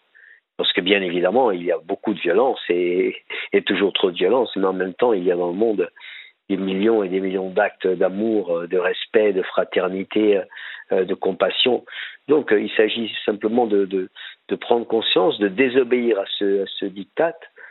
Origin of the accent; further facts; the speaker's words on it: Corsica, France; Je viens de Corse, déjà.